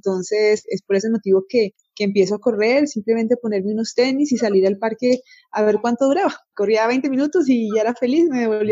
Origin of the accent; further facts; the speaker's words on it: Pitalito, Huila, Colombia; now in Bogotá, Colombia; Soy una mujer huilense, vivo hace más de 30 años aquí en Bogotá, pero nací en Pitalito, Huila.